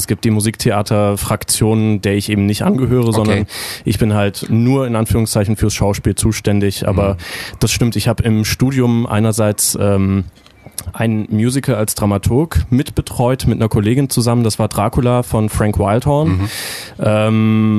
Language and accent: German; Neu-Ulm, Bavaria, Germany; ich bin wirklich in Neu-Ulm aufgewachsen, habe da am Lessing-Gymnasium Abi gemacht